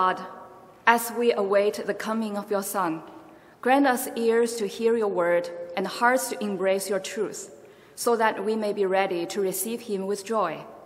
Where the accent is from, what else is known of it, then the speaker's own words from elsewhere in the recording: Shanghai, China; English is a second language; I was born and raised in Shanghai, where the Christmas atmosphere is always very festive.